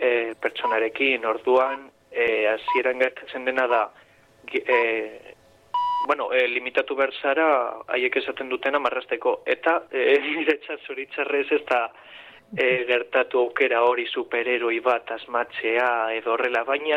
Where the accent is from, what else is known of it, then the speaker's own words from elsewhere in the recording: Bilbao, Basque Country, Spain; also born or lived in Barakaldo; Bilbokoa naiz, karo. Askotan gertatzen da, esaten dudala ere bai Barakaldoko naiz zela, ze, no, nire bizitzaren denbora gehien hor pasutu delako